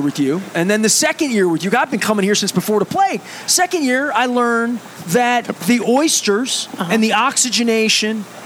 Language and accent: English; Dundalk, Maryland, United States; I grew up in Dundalk down on Back River. We had catfish down there, people fishing off the pier all the time.